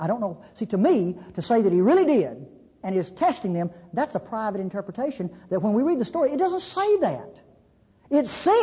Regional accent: Mississippi, United States; also born or lived in Europe; See, I'm from North Mississippi. When I was a kid, we had those things. Outhouses, you know, I know about those. I lived in Europe.

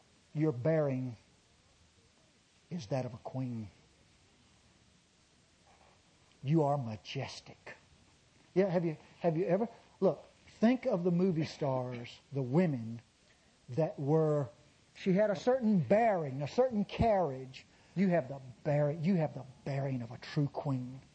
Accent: the South, United States; Now, I'm from the Old South. I'm 57.

